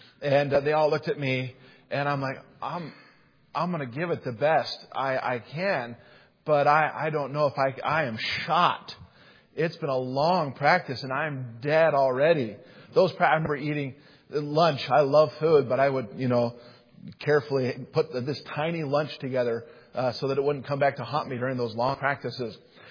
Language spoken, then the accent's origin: English; Utah, United States; moved away; And I came from Utah, and humidity was a new thing for me. Came out here, and I like to say that back where I was from, we breathed our air.